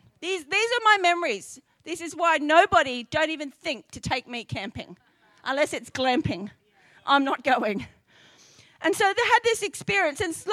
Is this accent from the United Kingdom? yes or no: no; Australia; It's part of being Australian, the need to take the mick out of people.